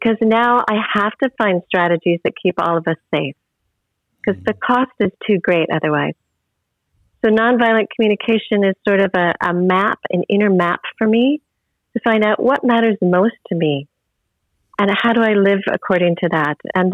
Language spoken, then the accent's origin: English; Pacific Northwest, United States; I am from the Pacific Northwest in the United States